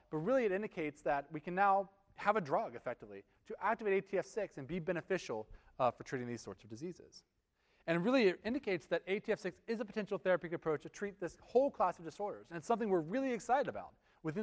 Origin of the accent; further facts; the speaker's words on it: West Virginia, United States; I grew up in West Virginia, and honestly, I never thought I'd be traveling the world like I do now.